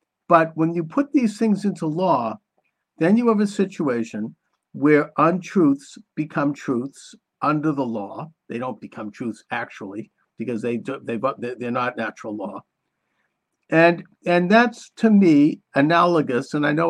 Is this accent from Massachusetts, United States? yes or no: yes; Massachusetts, United States; this all transpired in Massachusetts, my home state, in 2003